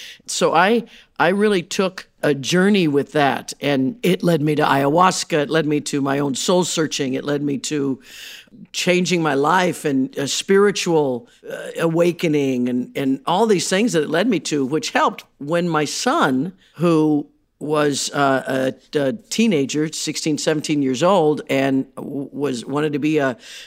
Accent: Midwest, United States; you know, I grew up in the Midwest in the 60s and 70s, and I had a big dream of becoming a rock star.

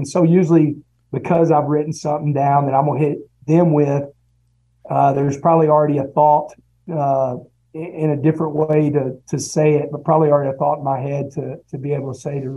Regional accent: Texas, United States; You know, I'm from Texas, you know, born in Texas, never coached anywhere else, never lived anywhere else.

